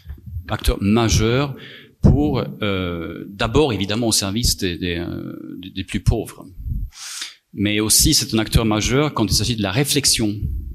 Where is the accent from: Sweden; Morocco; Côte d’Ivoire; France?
Sweden; French is a second language; Moi-même, avec mon accent bizarre, avec mon nom bizarre, je vous dis que je viens d'un pays qui a un modèle. Je suis suédois